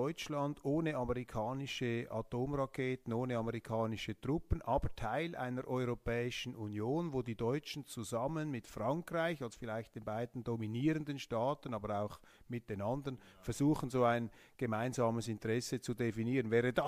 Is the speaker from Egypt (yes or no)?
no; Switzerland; Wir blicken auf den Bundestag und sind auch froh als Schweizer bei aller Sympathie